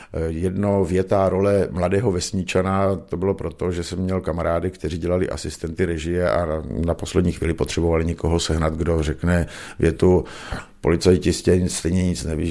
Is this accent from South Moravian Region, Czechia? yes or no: yes; Brno, South Moravian Region, Czechia; jsem typický Brňák, takže jsem se narodil u Šilhanu. Normálně tam, jo, dneska je to autobazar nebo nějaká restaurace. Takže tam jsem se narodil, od dětství žiju v Brně.